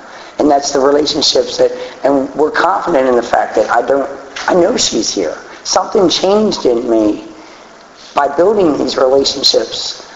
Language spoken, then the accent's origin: English; Baltimore, Maryland, United States; I'm from West Side, Baltimore City. That's where I was born. That's where I was raised.